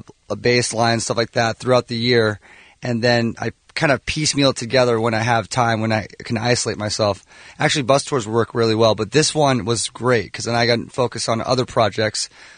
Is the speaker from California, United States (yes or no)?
yes; Los Angeles, California, United States; haven't played an LA show all year, so the LA show is by far my most meaningful show because this is my hometown.